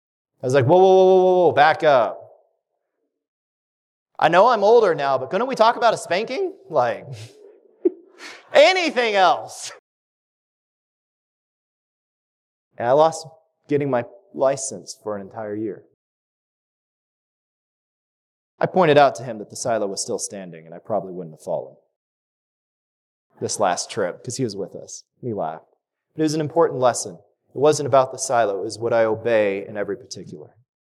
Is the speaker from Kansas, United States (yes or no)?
yes; Wichita, Kansas, United States; We have a silo at our house that I grew up in Wichita.